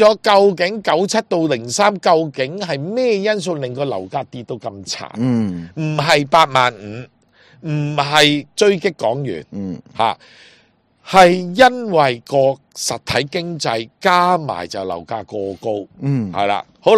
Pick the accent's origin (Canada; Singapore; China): China; 总之我是中国人啦